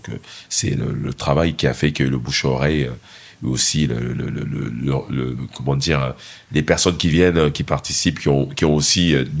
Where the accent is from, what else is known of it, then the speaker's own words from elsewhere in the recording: Cameroon; born there; moi, je suis né au Cameroun, donc je suis français d'origine camerounaise. Je suis né au Cameroun